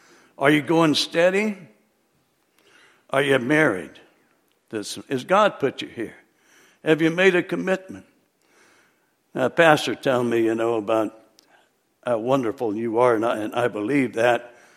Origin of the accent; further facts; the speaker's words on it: Salinas, California, United States; I grew up in Salinas. It's kind of like a John Steinbeck.